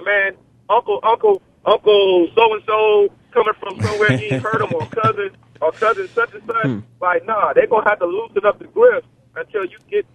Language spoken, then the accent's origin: English; Mobile, Alabama, United States; I mean, hey, I'm from Mobile.